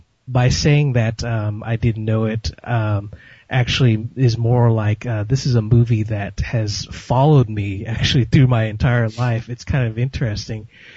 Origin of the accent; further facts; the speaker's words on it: San Francisco, California, United States; being that I'm from San Francisco, the local stations would, play this movie a lot.